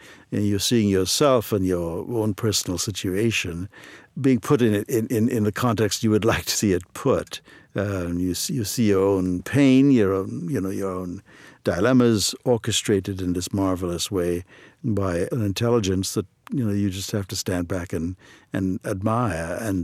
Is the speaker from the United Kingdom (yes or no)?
no; Trinidad & Tobago; moved away as an adult; now in United States; I grew up in Trinidad and Tobago, mm-hmm. yes. I came to this country when I was in my mid-20s okay. to go to college.